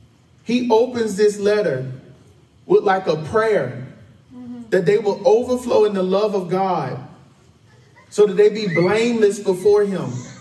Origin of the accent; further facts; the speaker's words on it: United States; It made me embarrassed as an American.